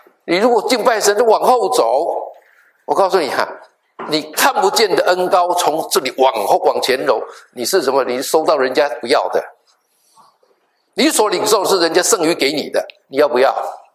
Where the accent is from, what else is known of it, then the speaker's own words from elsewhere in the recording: Taiwan; 我从小在台湾那个地理，哇，那是很漂亮的地方啊